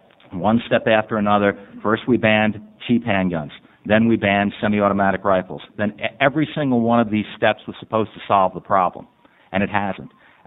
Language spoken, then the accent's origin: English; New York, United States; I don't trust people with databases. I come from New York.